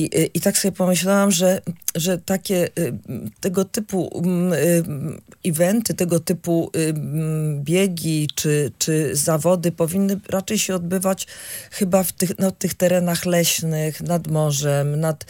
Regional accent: Gdynia, Pomeranian Voivodeship, Poland; jestem gdynianką

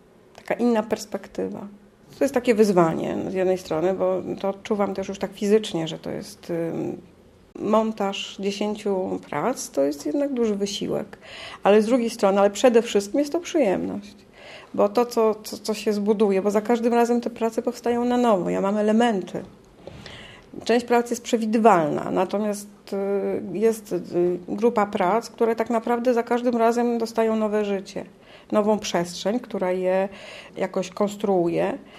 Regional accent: Lublin, Lublin Voivodeship, Poland; bo pochodzimy z Lublina, więc inne środowisko, inne miasto

